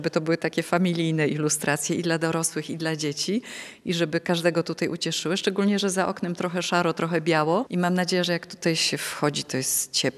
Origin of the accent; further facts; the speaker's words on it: Gdańsk, Pomeranian Voivodeship, Poland; ponieważ jestem z Gdańska. Ja urodziłam się w Gdańsku chodziłam do szkół i kończyłam wyższą uczelnię tutaj.